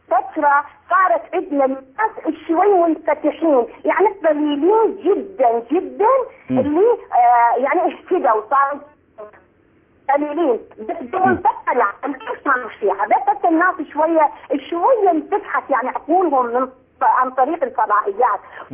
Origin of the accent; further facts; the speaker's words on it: Ahvaz, Khuzestan, Iran; أنا من الأهواز